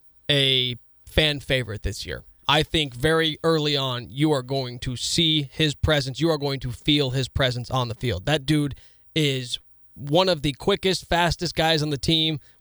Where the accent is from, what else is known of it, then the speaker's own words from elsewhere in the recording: Topeka, Kansas, United States; I grew up in Topeka. I grew up north of town. A lot of country roads.